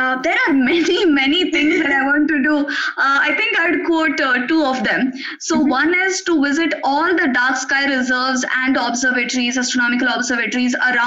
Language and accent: English; India; English is a second language; And also I'm from India